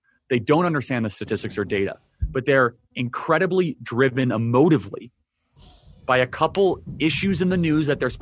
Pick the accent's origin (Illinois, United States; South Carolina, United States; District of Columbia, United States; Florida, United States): Illinois, United States; I grew up in America in 2008 to 2012. I went to high school in the suburbs of Chicago, a 53% English as a second language high school.